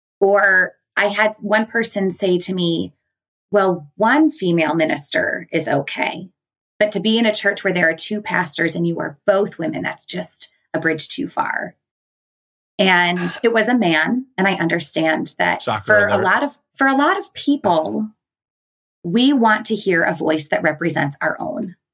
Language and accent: English; Wheaton, Illinois, United States; And growing up there, I grew up in a super loving family, was conservative in a lot of ways, but I grew up in the United Church of Christ, which has a history of being relatively progressive. And so it was like a little pocket of Christianity within Wheaton